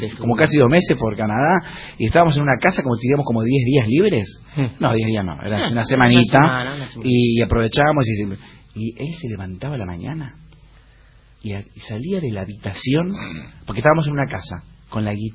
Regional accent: Rosario, Santa Fe, Argentina; yo soy rosarino

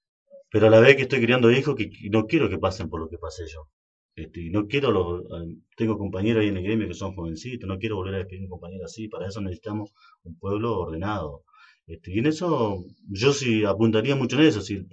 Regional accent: Ingeniero Jacobacci, Río Negro, Argentina; nos sentimos orgullosos de decir que somos de Jacobacci, que somos jacobacinos.

